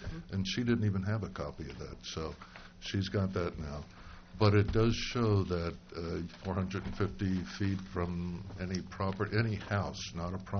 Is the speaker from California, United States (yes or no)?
no; New Egypt, New Jersey, United States; And I grew up in New Egypt, so I was a hunter at one point in time.